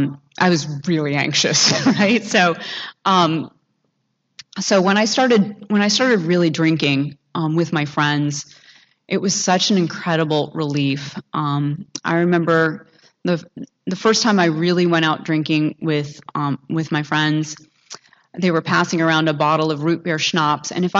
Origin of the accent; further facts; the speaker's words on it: Massachusetts, United States; I grew up on the East Coast. … south of Boston. Irish family.